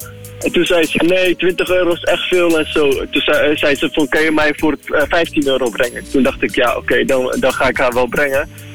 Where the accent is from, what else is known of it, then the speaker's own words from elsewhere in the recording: Iraq; Terwijl ik niet eens op een Italiaan lijk en ik ben gewoon Irakees.